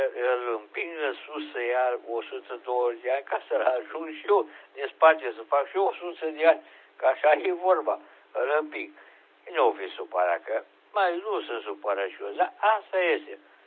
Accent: Moldavia, Romania; now in Oltenia, Romania; Eu la origine sunt moldovean și nevastă mea tot moldovean. E, și am ajuns prin forță majoră în Oltenia.

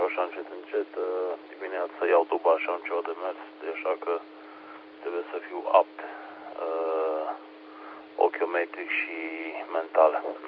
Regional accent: Transylvania, Romania; am stat ardelenește, cum noi să stăm, apăsat, brutal așa, în liniște

